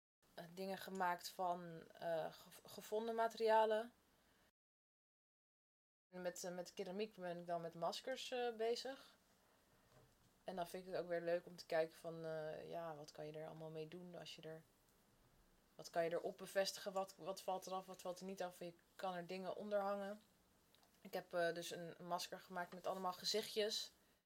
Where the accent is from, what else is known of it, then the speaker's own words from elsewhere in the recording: Amsterdam, North Holland, Netherlands; born there; now in The Hague, Netherlands; Ik ben geboren in Amsterdam en nu woon ik in Den Haag.